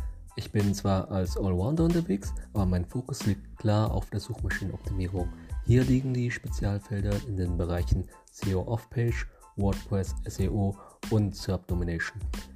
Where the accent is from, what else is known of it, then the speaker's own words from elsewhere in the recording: Bavaria, Germany; born there; now in Munich, Germany; Ich komme aus München, bin gebürtiger Allgäuer mit vietnamesischen Wurzeln